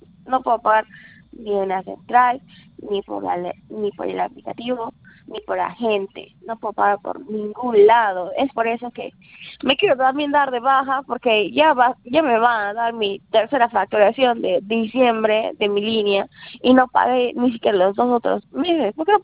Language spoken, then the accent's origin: Spanish; Iquitos, Loreto, Peru; me acerqué a la central de mi ciudad, yo soy de Iquitos, pues